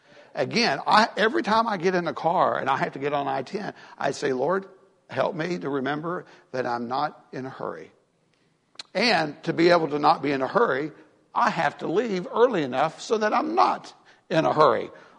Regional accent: the South, United States; I was raised in the South, and so I'm not saying no one else is raised this way.

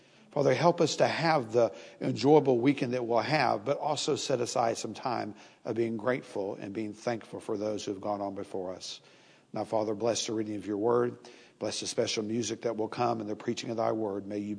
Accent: the South, United States; I'm from the East Coast. I'm from the South, and they have a tradition back South

